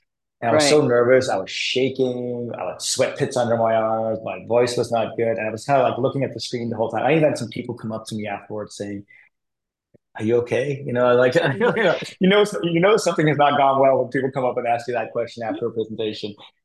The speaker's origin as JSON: {"language": "English", "country": "Denmark", "tie": "born or raised there", "said": "I grew up in Denmark, which is a very nice country, but I grew up to like two very idealistic hippie parents"}